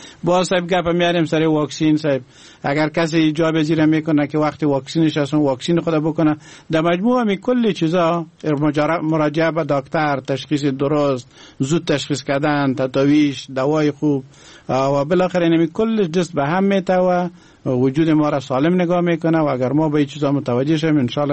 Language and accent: Pashto; Wardak, Afghanistan; زه د وردګ یم